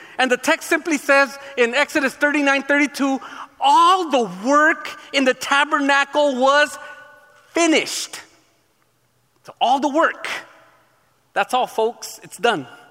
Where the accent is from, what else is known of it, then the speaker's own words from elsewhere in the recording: California, United States; Trust me, I'm from Southern California. I know the difference.